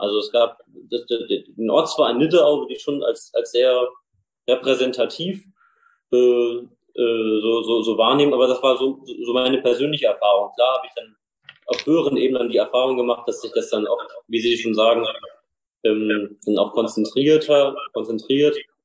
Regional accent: Nidderau, Hesse, Germany; Ich in Nidderau, wo ich herkomme, eine Kleinstadt im Osten vom Rhein-Main-Gebiet

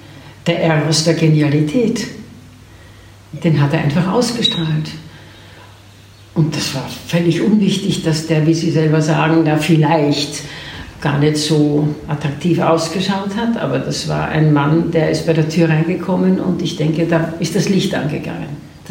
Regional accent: Vienna, Austria; ich bin eine Wienerin.

